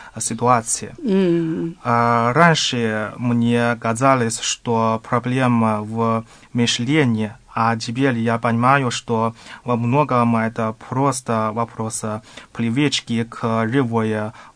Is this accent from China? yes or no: yes; Chengdu, Sichuan, China; Russian is a second language; now in Russia; Я из Чэнду, Китая.